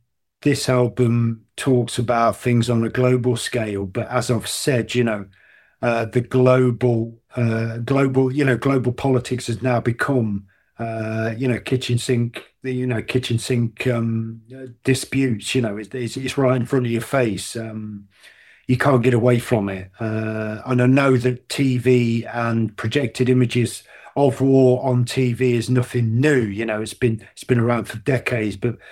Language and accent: English; Grantham, East Midlands, United Kingdom; The club was a local club called the Quilted Llama that was in my hometown of Grantham, and I had moved back to my parents for a third time